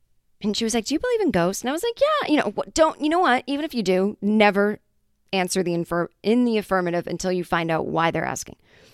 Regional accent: Boston, Massachusetts, United States; I fucking hate Tom Brady and I'm from Boston

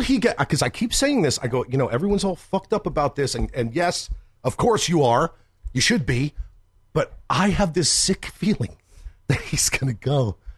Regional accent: Wall Township, New Jersey, United States; I grew up in Wall Township, New Jersey.

